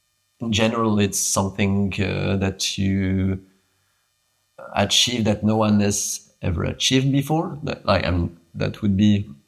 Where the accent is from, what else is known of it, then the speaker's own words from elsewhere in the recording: Belgium; English is a second language; I'm from Belgium. I'm 30 now